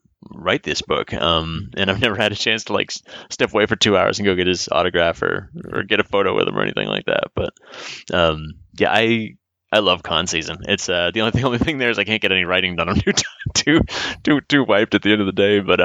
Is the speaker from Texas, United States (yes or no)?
no; Boston, Massachusetts, United States; And I'm from Boston originally, so Boston's my hometown show.